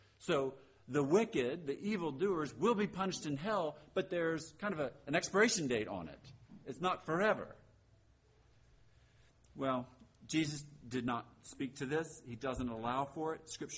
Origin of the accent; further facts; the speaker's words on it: Pennsylvania, United States; All right, I grew up Roman Catholic. I grew up in Pennsylvania. I'm one of seven sons.